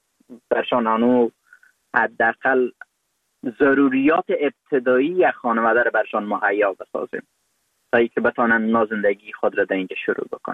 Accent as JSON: {"language": "Persian", "country": "Afghanistan", "tie": "born or raised there", "said": "افغانستان که حداقل من در فضا رشد کردم، بزرگ شدم، پنتون خواندم، ماستری گرفتم"}